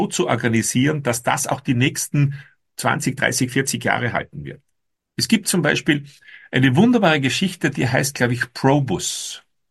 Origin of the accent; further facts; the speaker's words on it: Austria; ich bin Österreicher